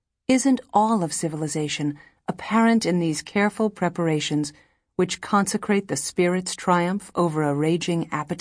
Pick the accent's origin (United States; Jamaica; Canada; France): France; I was, however, born and raised in France, and with two good eyes, I've been observing the French for a lifetime.